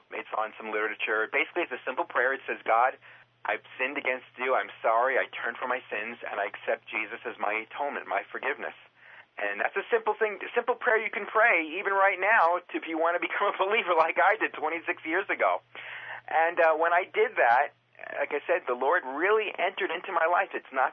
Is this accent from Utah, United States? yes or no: no; New York City, New York, United States; Well, yeah, growing up in New York City, you know, we lived a very traditional life. My grandmother spoke Yiddish, so I could understand Yiddish, which today basically is a dying language.